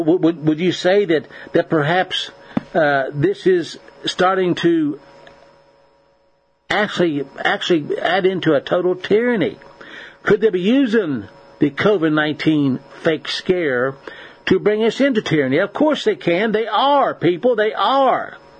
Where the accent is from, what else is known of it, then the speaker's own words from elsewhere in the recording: United States; born there; But I live in America. I live in a nation I was born in September 7th, 1948.